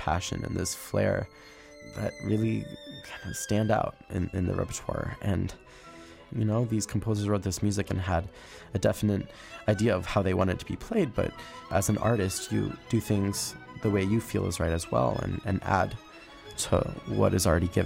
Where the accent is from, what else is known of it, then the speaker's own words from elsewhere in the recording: United States; maybe something American, because I'm American.